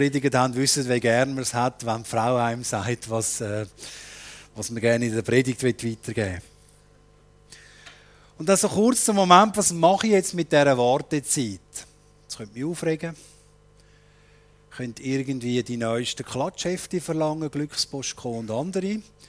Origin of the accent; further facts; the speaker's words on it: Switzerland; Aber eben wir Schweizer, 5 Minuten und dann schauen wir auf die Uhr und fangen an zu reagieren.